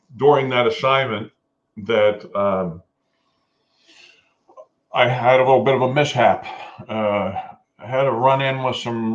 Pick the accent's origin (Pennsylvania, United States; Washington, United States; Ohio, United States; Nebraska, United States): Pennsylvania, United States; Philadelphia; born and raised in Philadelphia, went to high school there and college my first year. Tootled on down to Florida for a couple of years of school after that.